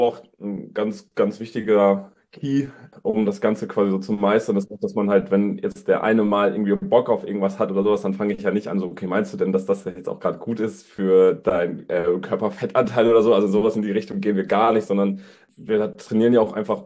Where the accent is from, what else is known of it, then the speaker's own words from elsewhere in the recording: Dülmen, North Rhine-Westphalia, Germany; hat dann mein Coach aus Dülmen, da komme ich her, aus Münsterland, auch ein ganz kleiner Verein